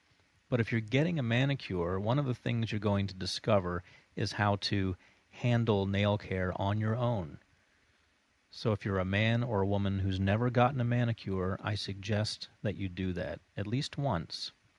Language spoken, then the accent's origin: English; Florida, United States; And I grew up in South Florida, and I enjoyed getting out there and lying in the sun, soaking it up.